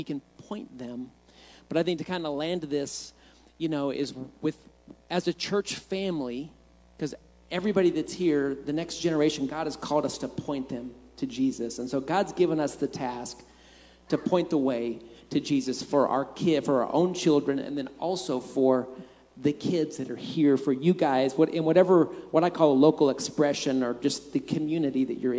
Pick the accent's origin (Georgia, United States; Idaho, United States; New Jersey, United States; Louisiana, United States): Idaho, United States; Twin Falls; also born or lived in Nashville; we grew up here in Twin, but I always wanted to be in music, and so I moved to Nashville. I went to college in Nashville, Tennessee. At 18 years old